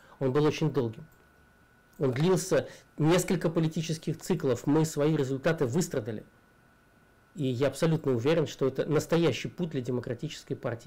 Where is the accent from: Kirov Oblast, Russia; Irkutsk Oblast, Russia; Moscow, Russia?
Moscow, Russia; Я из Москвы, скоро поступаю на политолога